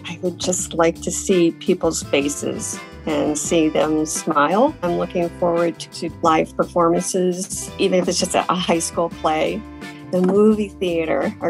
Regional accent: Towanda, Pennsylvania, United States; I'm from Towanda, Pennsylvania, and I am 61 years old.

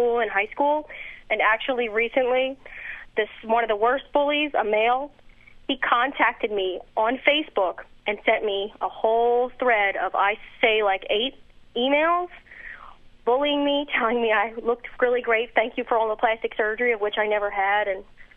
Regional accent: Philadelphia, Pennsylvania, United States; I'm from Northeast Philadelphia, and I'm a redhead

